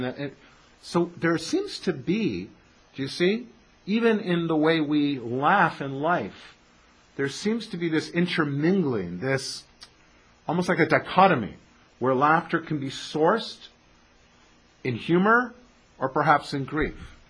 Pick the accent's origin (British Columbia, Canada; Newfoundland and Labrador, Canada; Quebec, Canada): Newfoundland and Labrador, Canada; I'm a person from Newfoundland, you know, that they're supposed to be a little slow.